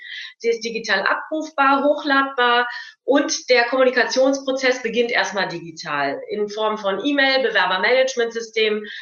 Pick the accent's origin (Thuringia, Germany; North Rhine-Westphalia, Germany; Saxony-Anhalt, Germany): North Rhine-Westphalia, Germany; Cologne; Ich bin aus dem Kölner Raum